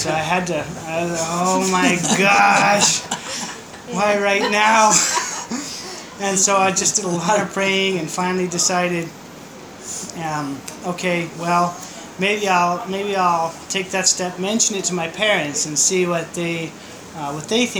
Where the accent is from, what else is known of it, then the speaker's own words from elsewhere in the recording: Laramie, Wyoming, United States; And so I grew up in Wyoming, Laramie, Wyoming.